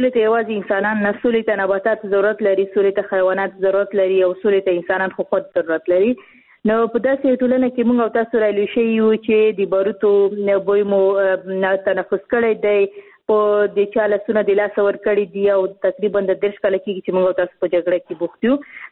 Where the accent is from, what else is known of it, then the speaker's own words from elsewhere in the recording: Khost, Afghanistan; ځکه چې زه خپل د خوست یم